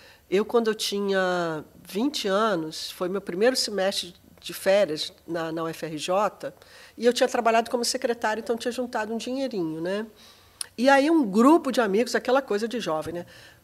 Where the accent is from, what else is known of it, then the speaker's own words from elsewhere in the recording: Rio de Janeiro, Brazil; Eu sou carioca, morava em Laranjeiras.